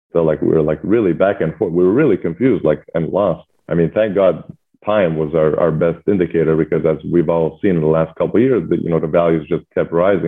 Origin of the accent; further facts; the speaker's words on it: Montreal, Quebec, Canada; Where am I from? I'm from Montreal, Canada.